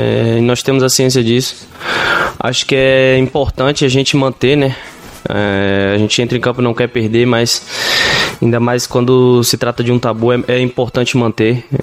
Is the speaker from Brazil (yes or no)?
yes; Northeast Region, Brazil; Eu sou do Nordeste